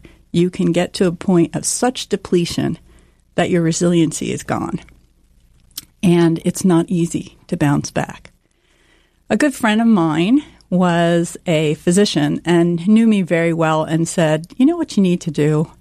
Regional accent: New Jersey, United States; born or raised there

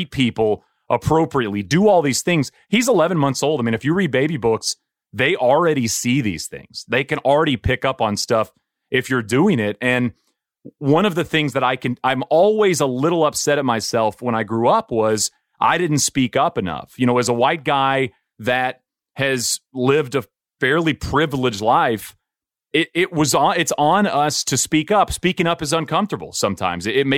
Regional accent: Texas, United States; I mean, I grew up in East Texas.

